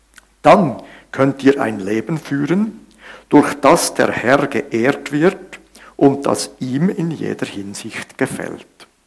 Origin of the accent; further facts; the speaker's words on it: Zürich, Zurich, Switzerland; Ich komme aus Zürich